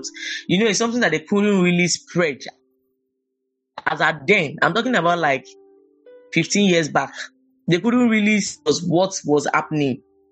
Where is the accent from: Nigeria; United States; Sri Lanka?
Nigeria; Lagos; I'm from Lagos State. I also did my childhood in Shomolu Bariga.